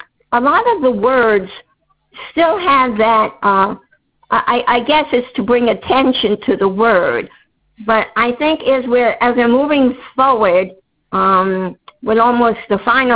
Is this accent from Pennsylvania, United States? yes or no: no; New York, United States; I was born and raised in New York.